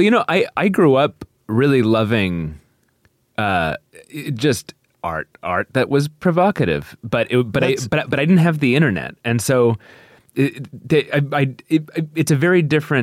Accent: Santa Fe, New Mexico, United States; When I was an adolescent, I grew up in Santa Fe.

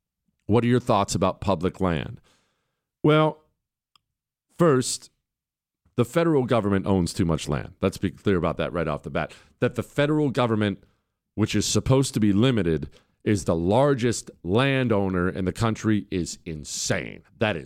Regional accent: Utah, United States; I'm from Utah.

